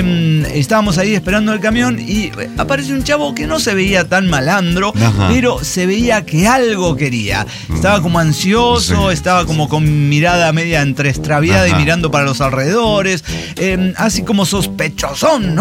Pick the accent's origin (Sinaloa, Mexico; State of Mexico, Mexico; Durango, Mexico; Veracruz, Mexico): Durango, Mexico; Tal vez recuerden que yo soy originario de Durango.